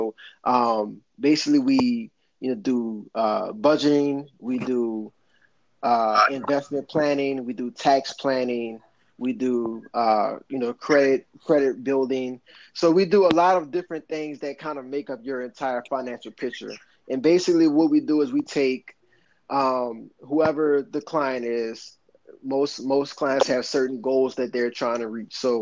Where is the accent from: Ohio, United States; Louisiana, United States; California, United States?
Louisiana, United States; New Orleans; also born or lived in Hammond, Louisiana; I had just finished undergrad at Southeastern Louisiana University. So I'm originally from New Orleans.